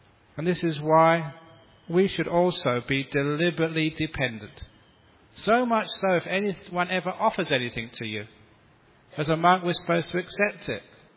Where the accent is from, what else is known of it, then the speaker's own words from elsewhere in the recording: London, United Kingdom; Even when I was growing up in London, I'd walk just with thongs in the snow.